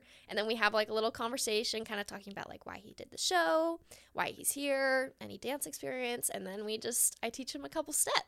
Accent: Utah, United States; So a lot of them are actually from my hometown, Utah.

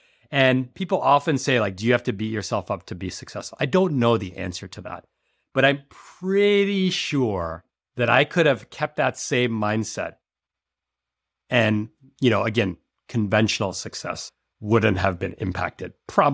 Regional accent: New York City, New York, United States; born there; my dad grew up in Cambodia with barely any money. And then I was born in New York City and I went to private school, right?

